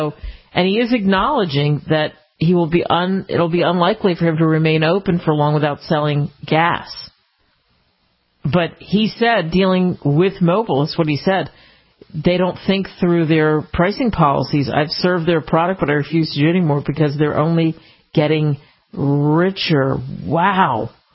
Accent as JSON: {"language": "English", "town": "Philadelphia", "region": "Pennsylvania", "country": "United States", "tie": "born or raised there", "said": "I grew up in the Action News in Philly would constantly be, oh, there's a heat wave that's coming."}